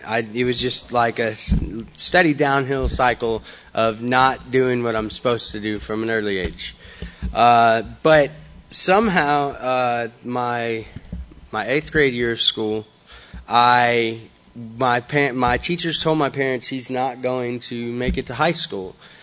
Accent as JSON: {"language": "English", "town": "Brenham", "region": "Texas", "country": "United States", "tie": "born or raised there", "also_born_or_lived": "Austin / Somerville", "said": "I was born in Austin. We immediately moved to Somerville, Texas. I don't know if any of y'all know anything about that, but it's pretty small."}